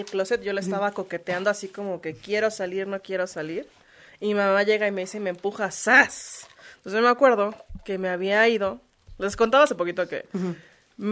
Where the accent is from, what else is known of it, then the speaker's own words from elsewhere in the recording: Mexico; also born or lived in Turkey; soy mexicana.